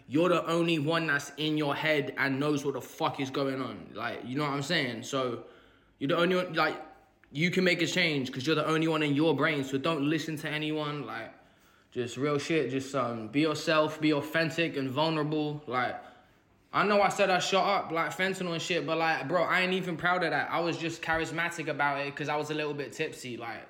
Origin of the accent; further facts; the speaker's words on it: Aurora, Illinois, United States; born there; I'm American and British. Dad's American, mum's British, I was born in Chicago, just outside Chicago, Aurora to be exact.